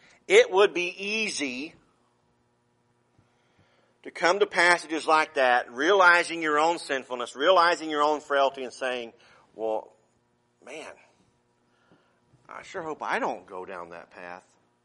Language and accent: English; the South, United States; I grew up in the South, and in the Baptist churches I grew up in, if the pastor said, I feel an unction, that means he's about to preach.